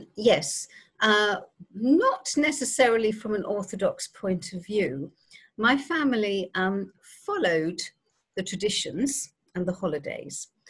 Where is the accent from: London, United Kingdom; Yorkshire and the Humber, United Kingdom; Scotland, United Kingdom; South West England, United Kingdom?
London, United Kingdom; I was born in London in 1951.